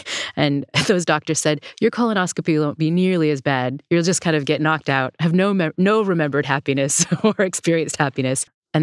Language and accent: English; New Haven, Connecticut, United States; born or raised there